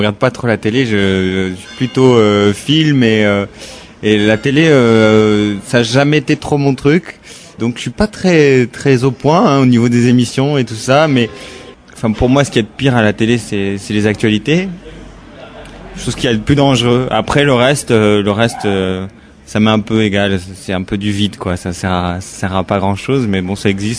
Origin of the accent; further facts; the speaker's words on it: Blaye, Nouvelle-Aquitaine, France; also born or lived in Bordeaux; 29 ans et je suis monteur pour Trax, l'émission de musique d'Arte. Je suis de à côté de Bordeaux, à Blaye. Je suis né à Bordeaux.